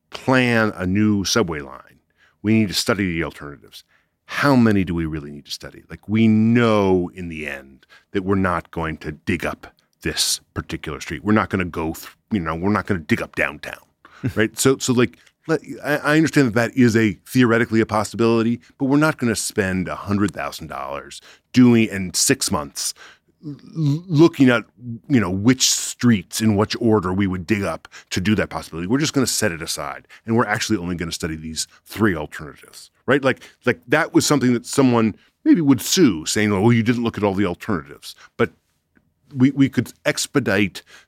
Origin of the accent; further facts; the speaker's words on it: Rhode Island, United States; And like, the Rhode Island DMV, I'm from Rhode Island. I love those guys.